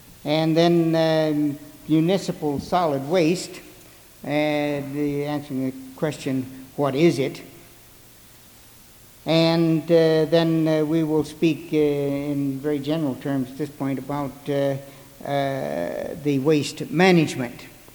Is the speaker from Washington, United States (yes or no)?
yes; Tacoma, Washington, United States; I am from Tacoma, Washington.